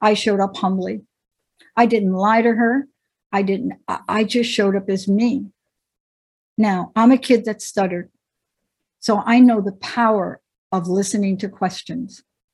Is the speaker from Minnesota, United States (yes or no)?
no; New York, United States; But I'm 17 and I'm roaming around New York City. And I'm from New York.